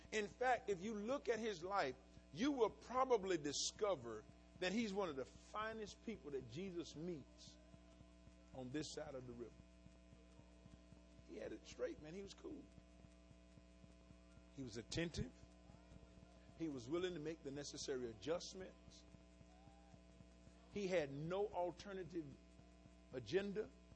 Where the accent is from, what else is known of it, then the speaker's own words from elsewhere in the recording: the South, United States; and I'm from the South, we do grits.